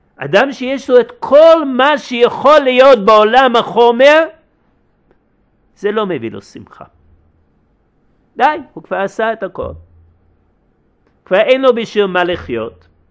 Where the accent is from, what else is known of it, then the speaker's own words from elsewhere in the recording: United States; כשהייתי ילד, גדלתי באמריקה